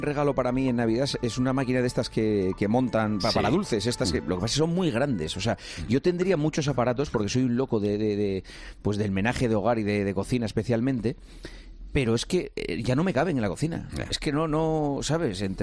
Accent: Gijón, Asturias, Spain; Yo soy de Gijón sí.

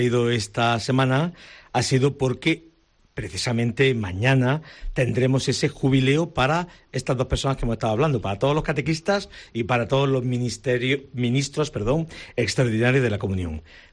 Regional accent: Adra, Andalusia, Spain; Hoy nos vamos a parar en mi pueblo, en el Puente del Río de Adra.

